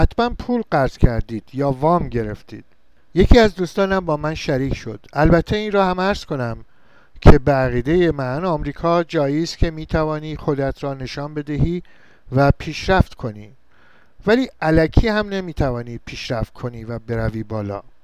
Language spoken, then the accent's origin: Persian; Iran; accent: Iranian; من 100% لهجه‌ام، صحبتم و قیافه‌ام همه ایرانی است.